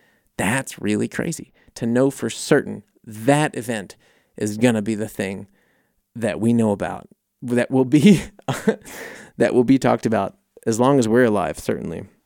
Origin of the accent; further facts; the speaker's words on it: United States; as a kid growing up in the States, you always see videos of like, you know, the walk on the moon